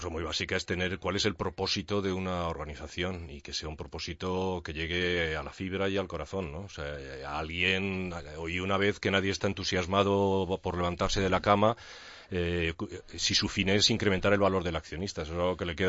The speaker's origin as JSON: {"language": "Spanish", "town": "Madrid", "region": "Community of Madrid", "country": "Spain", "said": "Y yo también soy de Madrid."}